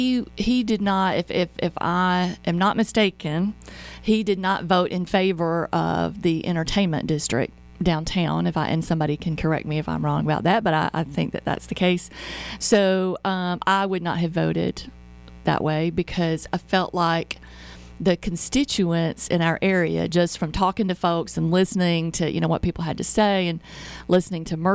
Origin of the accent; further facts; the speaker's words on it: Cartersville, Georgia, United States; You know, I'm born and raised Cartersville, and I love my hometown.